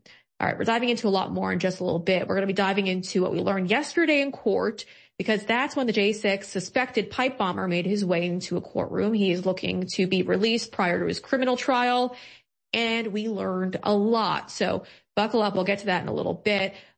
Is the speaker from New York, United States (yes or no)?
yes; New York, United States; I'm from New York.